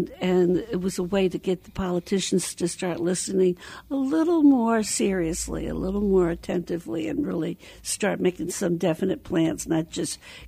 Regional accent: Hempstead, New York, United States; growing up in Hempstead, Long Island, and you had a certain way where I walked

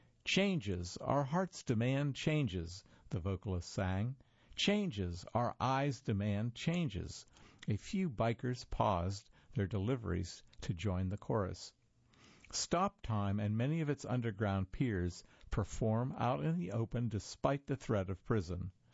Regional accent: Russia; In the mid-1980s, when I was growing up in Russia, Moscow outlawed groups such as … along with dozens of underground bands.

